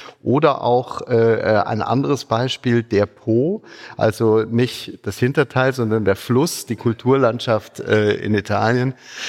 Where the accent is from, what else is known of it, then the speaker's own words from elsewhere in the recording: Zurich, Switzerland; Ich bin Schweizer, man hört's nur nicht. Das ist das, was ich immer höre. Ja. Also ich bin wirklich Schweizer. Also ich bin in Zürich aufgewachsen und so. Ich bin allerdings auch tatsächlich Deutscher. Ich habe die doppelte Staatsbürgerschaft. Meine Mutter ist Deutsche